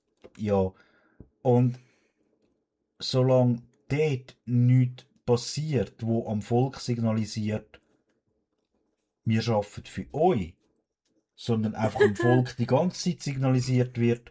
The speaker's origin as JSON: {"language": "German", "country": "Switzerland", "said": "Wenn du jetzt eben bei uns in der Schweiz von 40 oder 42 Stunden zum Teil in gewissen Firmen immer noch"}